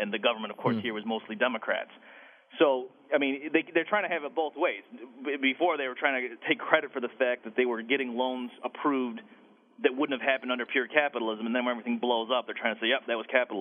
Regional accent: Austria; English is a second language; now in United States; came from Austria, but now, like, I consider myself an Austrian, and I'm certainly, as you can tell by my accent, not from Vienna.

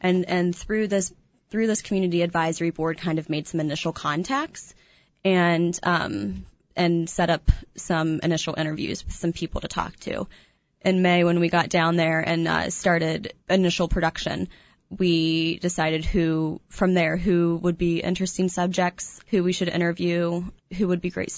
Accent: West Virginia, United States; You know, whenever I've told people I'm from West Virginia, is that near Richmond?

